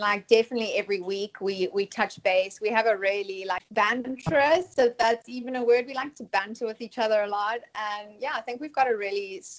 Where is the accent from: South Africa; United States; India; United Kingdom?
South Africa; I battle to understand him half the time as a South African